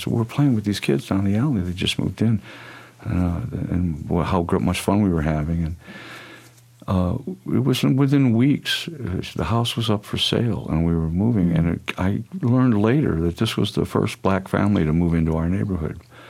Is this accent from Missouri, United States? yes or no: yes; Ferguson, Missouri, United States; when I grew up in Ferguson as a kid, it was a product of white flight from the cities. You know, it was this new suburban outside of the inner city.